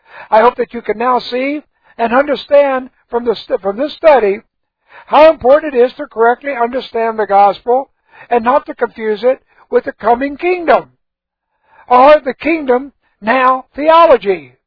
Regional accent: California, United States; born there; First birth, I was born in California.

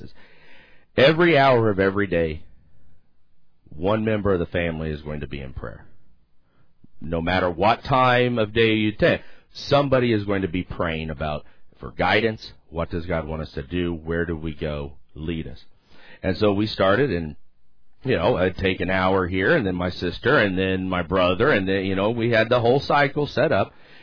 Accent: Ohio, United States; Now, we're from Ohio, and Mexico's hot.

